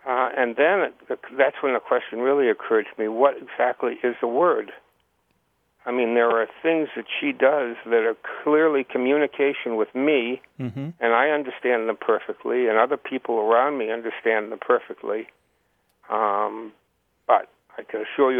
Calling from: Hartland, Vermont, United States; I'm calling from Heartland, Vermont.

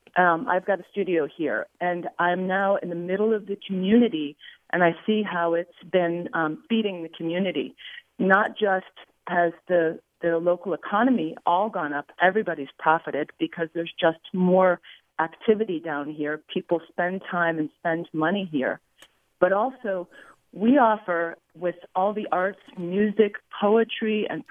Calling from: San Rafael, California, United States; I'm calling from San Rafael, downtown San Rafael, California.

